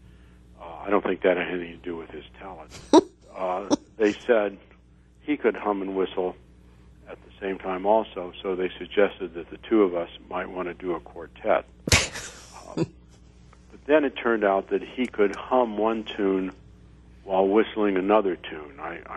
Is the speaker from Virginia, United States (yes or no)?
no; Kansas City, Missouri, United States; now in New York, United States; I've lived there permanently since 1961, but I'm from Kansas City, really.